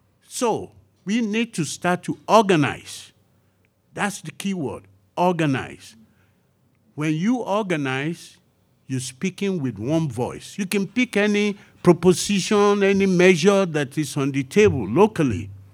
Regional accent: Nigeria; While I was doing that, at the same time, I realized that I'm from Nigeria.

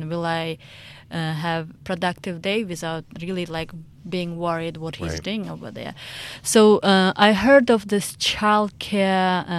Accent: Tajikistan; English is a second language; It's called Tajikistan. Okay. And it's a very tiny country. It was part of Soviet Union in the past, and now it's independent.

